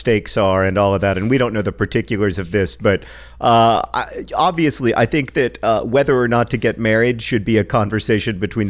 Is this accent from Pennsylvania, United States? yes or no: no; Indiana, United States; the definition of Indiana, my home state, according to Google